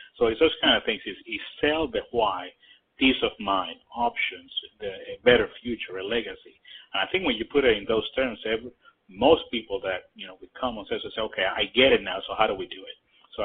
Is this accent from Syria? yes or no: no; Puerto Rico; Like you mentioned, I'm from Puerto Rico